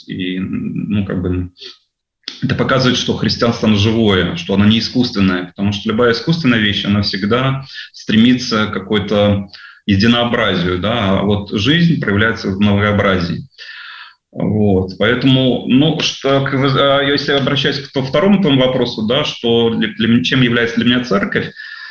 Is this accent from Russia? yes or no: no; Uzbekistan; я и сам родом из Узбекистана, да, где все-таки распространен ислам